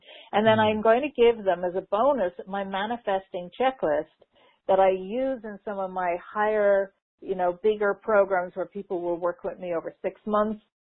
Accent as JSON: {"language": "English", "country": "Ireland", "said": "because I know I have a lot of my tribe are in Europe as well, because I'm from Ireland."}